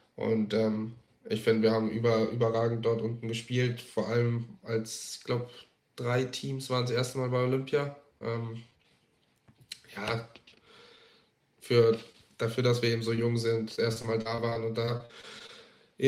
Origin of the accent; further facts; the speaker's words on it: Southern Germany, Germany; Wir kommen alle aus dem Süden von Deutschland.